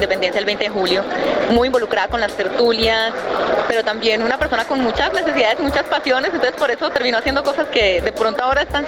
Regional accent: Colombia; seguir siendo colombianos, orgullosamente colombianos

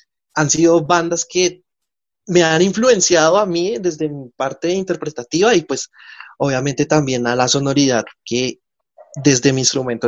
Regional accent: Bogotá, Colombia; also born or lived in Barranquilla; mis padres son de la costa y yo pues soy de Barranquilla también, pero pues crecí acá en Bogotá.

